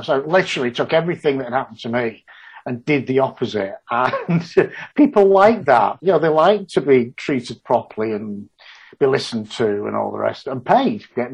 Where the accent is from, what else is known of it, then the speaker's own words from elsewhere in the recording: Yorkshire and the Humber, United Kingdom; Same with Yorkshire people. You know, we're Yorkshire people first and foremost. we don't like to be lumped in with the rest of the British people.